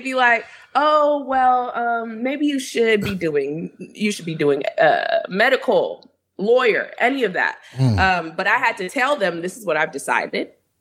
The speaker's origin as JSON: {"language": "English", "town": "Fort Lauderdale", "region": "Florida", "country": "United States", "tie": "born or raised there", "said": "I'm originally from Florida. I'm a Florida girl. I've lived all over Florida, born and raised in Fort Lauderdale, Pompano area."}